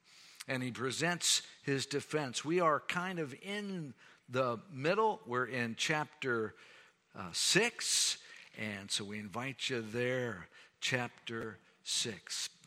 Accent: Jacksonville, Florida, United States; I was raised in Jacksonville, Florida.

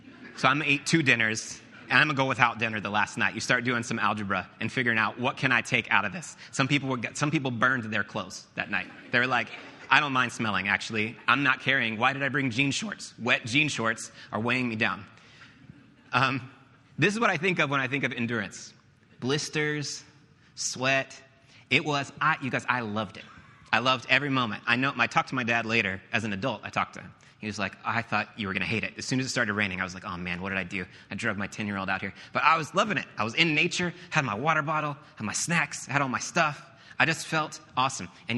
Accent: Florida, United States; Also, I'm from Florida. I don't know anything about mountains.

